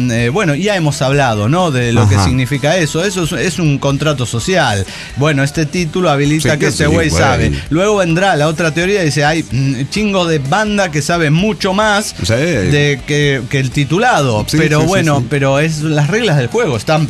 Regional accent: Nicaragua; Y con la situación que se vive en mi país, hablamos de Nicaragua.

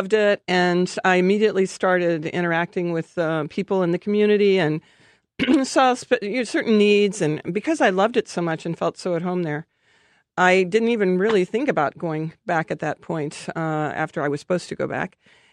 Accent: Danville, Illinois, United States; Yes, because I'm from Danville, Illinois. And so that was close by.

